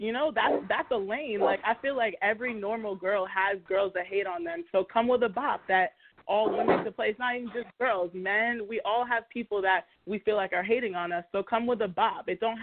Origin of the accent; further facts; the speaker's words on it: New York, United States; Like, I'm from New York, like, I didn't really know much about Suki